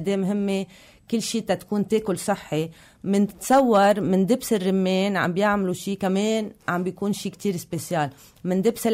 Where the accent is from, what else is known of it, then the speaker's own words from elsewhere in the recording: Bsheaale, North Governorate, Lebanon; أول شيء مبروك لدوما كتير انبسطت لأن أنا من بشعلة اللي هي دوما